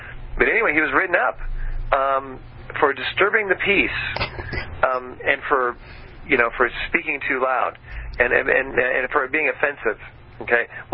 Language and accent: English; Texas, United States; You know, I'm a Texan, too. I went to school in Texas.